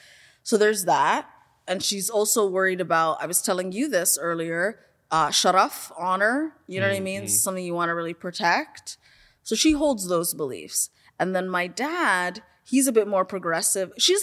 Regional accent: Canada; then I take tons of things from having been born and raised in Canada.

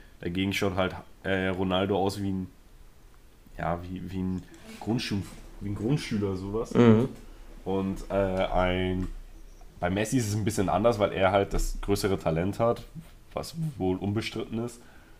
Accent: Catalonia, Spain; Ich bin auch in der Nähe von Barcelona aufgewachsen und habe dort einen großen Teil meiner Kindheit verbracht.

